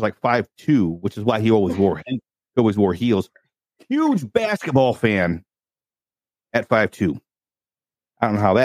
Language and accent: English; Ohio, United States; I grew up in Northwest Ohio, and we used to go to once a year in Toledo, Ohio.